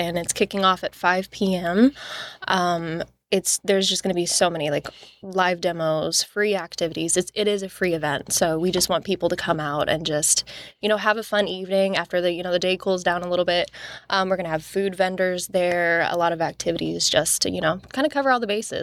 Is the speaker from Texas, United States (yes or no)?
no; Advance, Missouri, United States; also born or lived in Cape Girardeau; I was born in Cape Girardeau. I was raised down south of Advance on a little farm with four brothers.